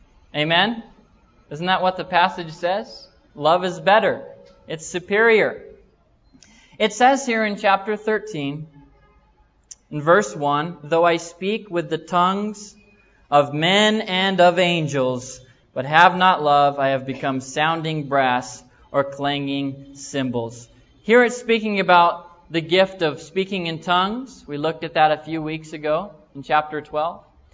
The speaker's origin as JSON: {"language": "English", "country": "United States", "said": "I'm from America and I only speak one language, American. It's not even proper English, amen?"}